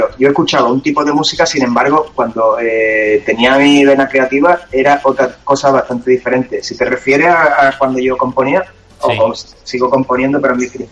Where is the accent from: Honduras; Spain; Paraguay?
Spain; Cádiz, Andalusia; mis primeras horas de vida en Cádiz, de la Caleta. Soy de la Caleta, nací en un hospital que se llama Hospital de Mora.